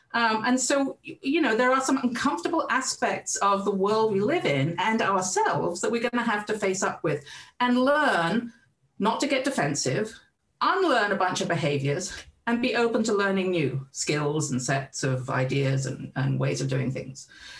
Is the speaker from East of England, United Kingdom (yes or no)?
yes; Cambridge, East of England, United Kingdom; I grew up just outside of Cambridge in the UK.